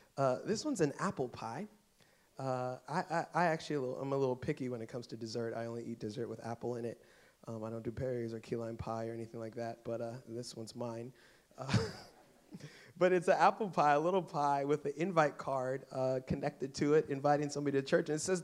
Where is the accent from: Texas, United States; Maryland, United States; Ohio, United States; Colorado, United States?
Maryland, United States; Columbia; No, I was actually born and raised in Columbia, and I still hate snow.